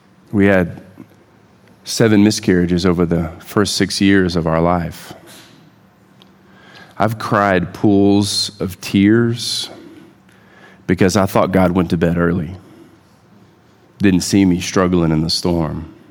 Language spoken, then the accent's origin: English; Gulf Coast, United States; I grew up on the Gulf Coast. And so we not only experienced hurricanes, but we would be out boating or fishing